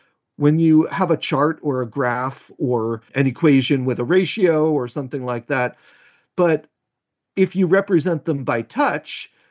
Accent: New York, United States; When I grew up in New York, I was blind, but I didn't embrace blindness.

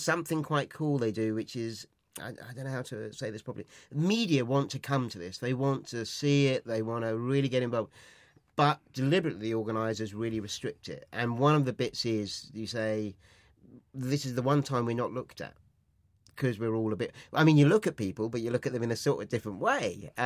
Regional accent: England, United Kingdom; because I'm English, suddenly you're really interesting because you've got an accent

